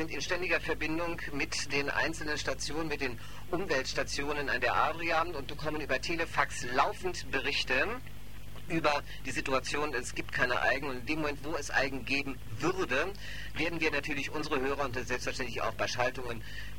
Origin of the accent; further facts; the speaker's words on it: Hamburg, Germany; da ich ja ein Junge von der Küste bin, aus Hamburg komme